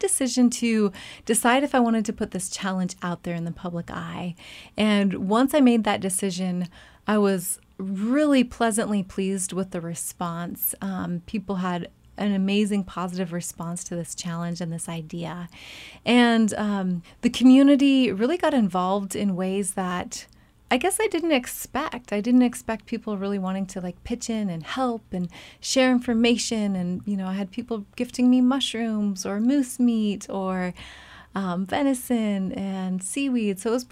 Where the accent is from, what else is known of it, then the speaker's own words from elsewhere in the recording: Yakutat, Alaska, United States; now in Sitka, United States; You know, I grew up in Yakutat, but I live here in Sitka. I'm Tlingit.